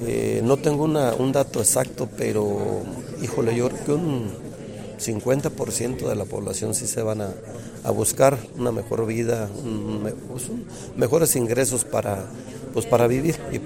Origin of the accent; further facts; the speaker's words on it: Jalpan, Querétaro, Mexico; De hecho, yo fui migrante también por 24 años. Ya decidí venirme a mi pueblo de Jalpan, ya estoy ahí hace 12 años.